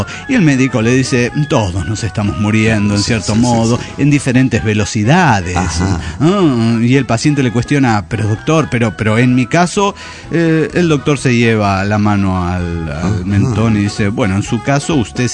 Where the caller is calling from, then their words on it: Saltillo, Coahuila, Mexico; de Saltillo, Coahuila.